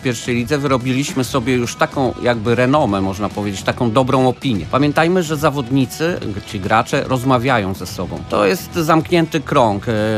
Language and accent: Polish; Pelplin, Pomeranian Voivodeship, Poland; also born or lived in Słupsk; now in Gdańsk, Poland; mieszkam w Trójmieście, ale pochodzę z Pelplina. W 1996 roku wyprowadziłem się, wyjeżdżając z Pelplina. Najpierw mieszkałem w Słupsku, później ze Słupska po 2 latach przeprowadziłem się do Gdańska i do dzisiaj mieszkam w Gdańsku.